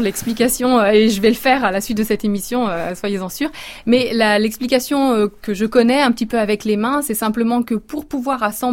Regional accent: Auvergne-Rhône-Alpes, France; Oui, je suis originaire de la Chartreuse, donc pas loin de Grenoble.

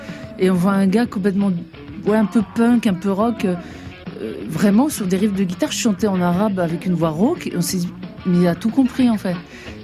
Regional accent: France; nous, on est français. On ne sait pas encore, mais on est français, donc on a une pratique de l'arabe un peu en train de glisser vers le français, quoi. On ne sait pas trop quel arabe on parle exactement.

